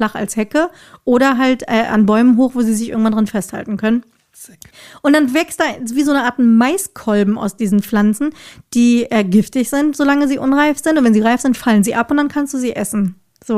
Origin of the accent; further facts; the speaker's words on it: Germany; wir kommen halt aus Deutschland, für uns ist das ja alles irgendwie neu und cool